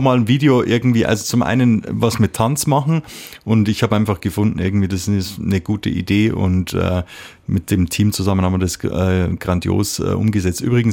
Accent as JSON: {"language": "German", "town": "Munich", "region": "Bavaria", "country": "Germany", "tie": "born or raised there", "said": "Ich bin ja im Raum München aufgewachsen und ich habe dir vorher gesagt, mein Schweizerdeutsch ist noch nicht so gut, und dann habe ich mir so angewöhnt, so mehr so Hochdeutsch bei Interviews zu sprechen"}